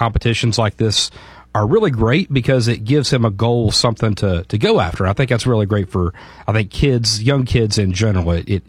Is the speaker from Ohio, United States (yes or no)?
yes; Ohio, United States; See, I grew up in Southern Ohio. I used to fish Tycoon and Timber Ridge and Vesuvius all the time.